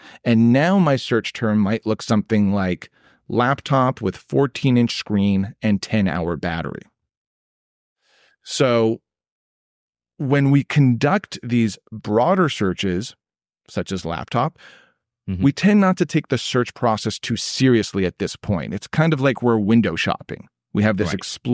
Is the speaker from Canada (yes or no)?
yes; Canada; even though I am a Canadian.